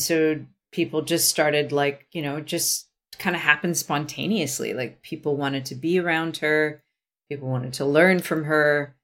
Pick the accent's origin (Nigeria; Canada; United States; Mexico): Canada; Vancouver, British Columbia; I'll drive back, because I was from Vancouver. It's not a long drive.